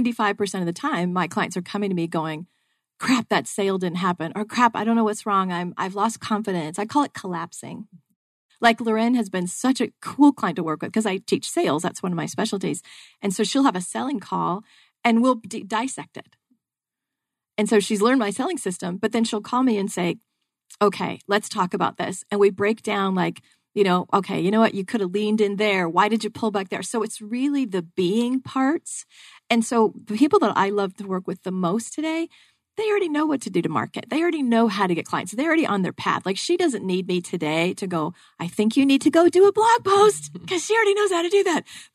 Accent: Ireland; Like I'm Irish and I brought in struggle. You know, we had the potato famine.

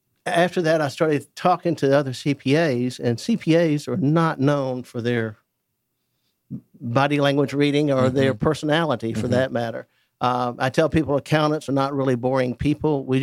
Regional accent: Atlanta, Georgia, United States; Well, I was born and raised in Atlanta.

